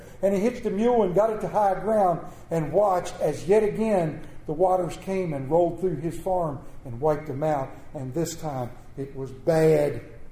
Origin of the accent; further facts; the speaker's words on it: Muskrat Creek, Wyoming, United States; I am from Muskrat Creek, Wyoming. Doesn't that just roll off the tongue?